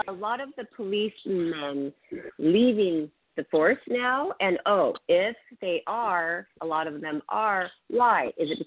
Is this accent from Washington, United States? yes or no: yes; Seattle, Washington, United States; In my hometown of Seattle, Washington, I couldn't even believe what I was seeing.